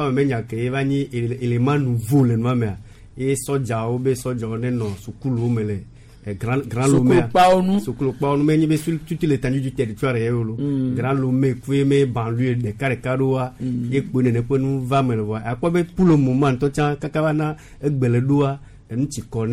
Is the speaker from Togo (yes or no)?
yes; Togo; je suis togolais tout comme ni je suis pas benin moi